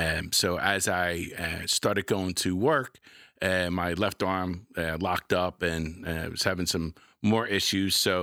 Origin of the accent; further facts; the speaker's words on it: Philadelphia, Pennsylvania, United States; moved away as an adult; now in Virginia, United States; Like you said, originally I'm from Philadelphia. I came to Tidewater in 79, joined the Navy.